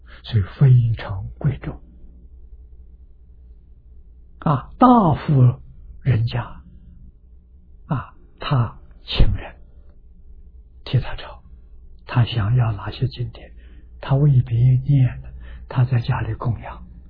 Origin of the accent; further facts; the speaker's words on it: Anhui, China; born there; 我出生在安徽省，我们安徽全省只有2套半大藏经